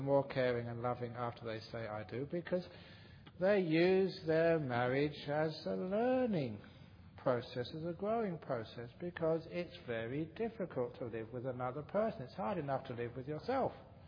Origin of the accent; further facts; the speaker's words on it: England, United Kingdom; born there; Yeah, I want, like, you know, the English top hats, because I was born in England.